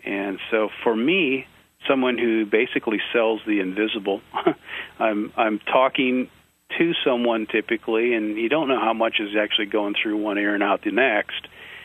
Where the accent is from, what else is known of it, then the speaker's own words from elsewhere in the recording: Minnesota, United States; Well, I grew up in Minnesota